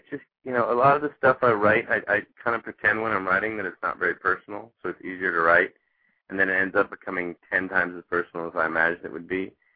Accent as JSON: {"language": "English", "town": "Nashville", "region": "Tennessee", "country": "United States", "tie": "born or raised there", "also_born_or_lived": "Chicago", "said": "And you know, I grew up in Nashville and loved part of Nashville and didn't love part of Nashville."}